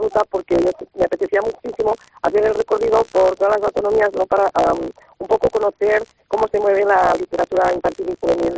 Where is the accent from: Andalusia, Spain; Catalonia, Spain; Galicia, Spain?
Catalonia, Spain; Sabadell; yo soy de Sabadell